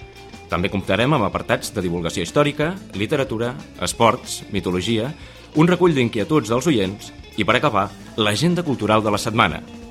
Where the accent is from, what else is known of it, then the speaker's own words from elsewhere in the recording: Reus, Catalonia, Spain; sóc de Reus, la capital del Baix Camp, l'Aiguardent i l'Avellana